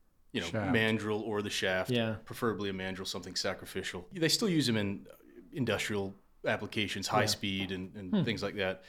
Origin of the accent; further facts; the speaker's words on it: Lowell, Massachusetts, United States; From Lowell.